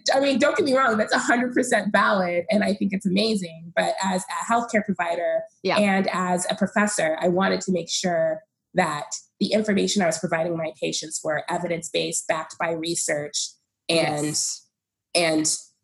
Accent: Dallas, Texas, United States; now in Austin, United States; Well, I live in Austin, Texas. I was born and raised in Dallas, Texas, actually.

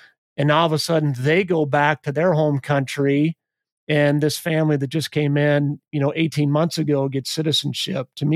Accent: United States; born there; I thank God often that I was born in the United States.

